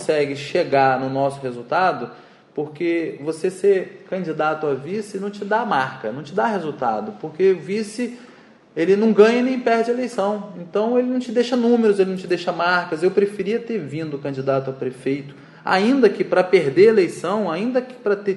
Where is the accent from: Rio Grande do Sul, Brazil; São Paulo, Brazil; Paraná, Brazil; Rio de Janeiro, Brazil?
Rio de Janeiro, Brazil; Macaé; Não sou de Macaé, não. Cheguei em Macaé com um ano e ia fazer dois.